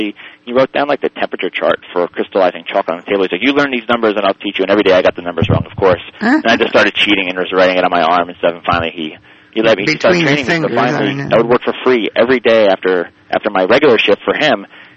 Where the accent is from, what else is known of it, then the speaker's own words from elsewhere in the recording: United States; I'm also American.